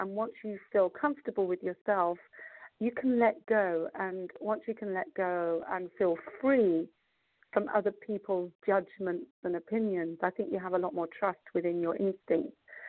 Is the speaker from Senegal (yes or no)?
no; England, United Kingdom; now in Manhattan, United States; I'm from England, actually. I'm from England. But I've lived in Manhattan for 5 years. I love it here.